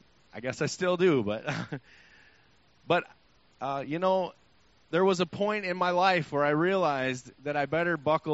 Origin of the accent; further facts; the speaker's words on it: Texas, United States; born there; I was born in Texas. I was born to my mother and father who were very hardworking, loving parents who loved God